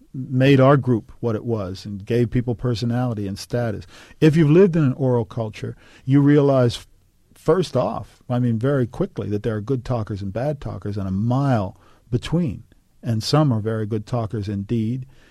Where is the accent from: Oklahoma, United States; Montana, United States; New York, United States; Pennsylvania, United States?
Pennsylvania, United States; Homewood; growing up in Homewood, the barbershop, the women at home, the preacher on Sunday, the preacher on the radio, the music, all of that.